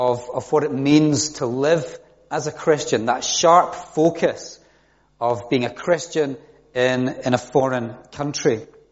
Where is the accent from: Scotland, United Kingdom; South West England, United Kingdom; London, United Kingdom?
Scotland, United Kingdom; Glasgow; now in Devon, United Kingdom; No, I'm from Glasgow originally.